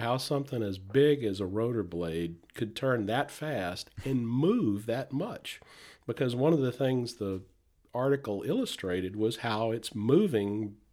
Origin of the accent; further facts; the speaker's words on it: Baton Rouge, Louisiana, United States; I'm originally from Baton Rouge.